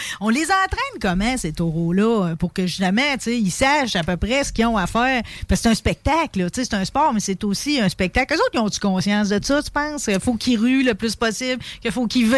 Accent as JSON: {"language": "French", "town": "Pontbriand", "region": "Quebec", "country": "Canada", "said": "je viens pareil de Pontbriand, mon père est de Robertson"}